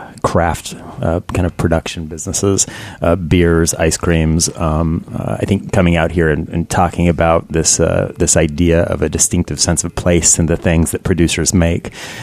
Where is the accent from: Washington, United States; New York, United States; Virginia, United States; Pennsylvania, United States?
Washington, United States; Seattle; now in Columbus, United States; I'm originally from Seattle. I've been out in Columbus, like so many people were transplants from other major cities, living out in Central Ohio.